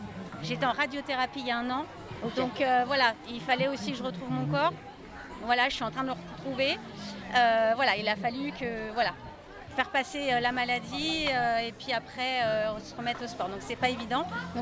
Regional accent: Île-de-France, France; Région parisienne.

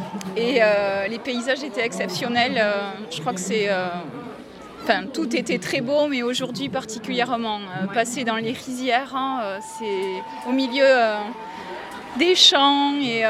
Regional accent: Toulouse, Occitanie, France; c'est parce qu'on est de Toulousains, malgré le numéro de notre équipe.

